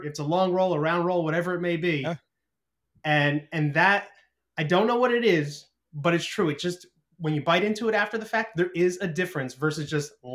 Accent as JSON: {"language": "English", "region": "New Jersey", "country": "United States", "tie": "born or raised there", "said": "And growing up in New Jersey, I worked at a deli throughout high school."}